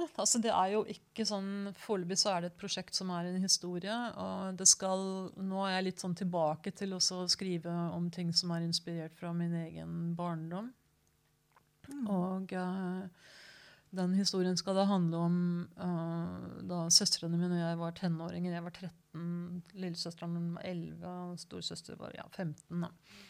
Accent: Hamar, Innlandet, Norway; jeg vokste opp på Hamar, en liten by som var veldig fredelig, og det var ikke noe farlig

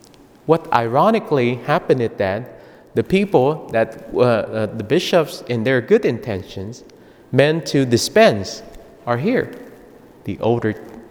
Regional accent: Vietnam; first language vi; English is a second language; As you know, Vietnamese is my first language, and then I speak English.

